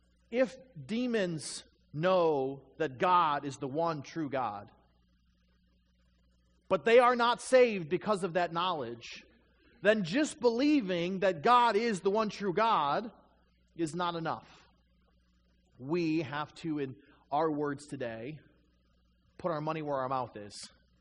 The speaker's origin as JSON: {"language": "English", "region": "Michigan", "country": "United States", "tie": "born or raised there", "said": "I grew up in Michigan, and so Traverse City always has the cherry festival."}